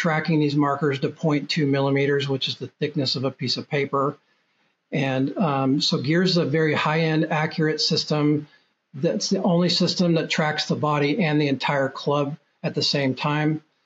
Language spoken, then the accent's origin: English; Portland, Oregon, United States; I'm from Portland, Oregon.